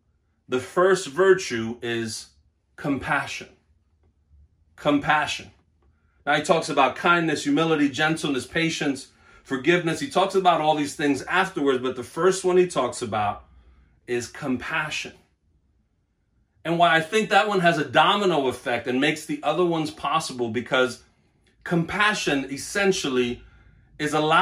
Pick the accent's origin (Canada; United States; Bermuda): United States; Brooklyn, New York; For one, I'm a minority. I'm Puerto Rican, and I grew up in New York and Brooklyn, as many of you know.